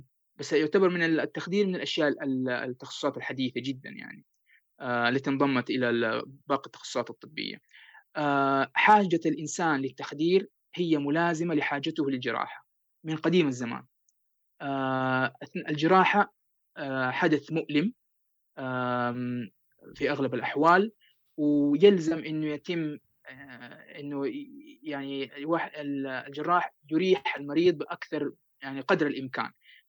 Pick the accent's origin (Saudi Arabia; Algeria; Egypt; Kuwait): Saudi Arabia; Medina, Medina Province; moved away as an adult; now in Sweden; وأنا من مواليد المدينة المنورة، وعشت فيها طول حياتي إلى أن جاني فرصة الابتعاث إلى مملكة السويد في عام 2013. ومن 2013 إلى الوقت الحالي أنا في السويد.